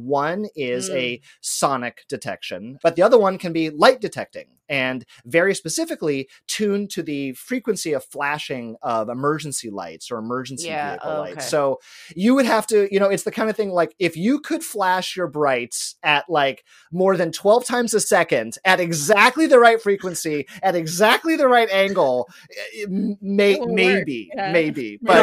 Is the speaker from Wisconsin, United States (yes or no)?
no; California, United States; also born or lived in Los Angeles / New York City; I've lived in Los Angeles, learned to drive in Los Angeles, and I've also lived in New York City. So growing up in California